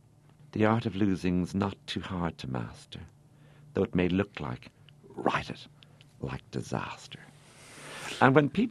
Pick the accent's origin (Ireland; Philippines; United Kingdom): Ireland; Leinster; I grew up in County Wexford, which has sea on two sides. It's rural Ireland, and people have very good manners.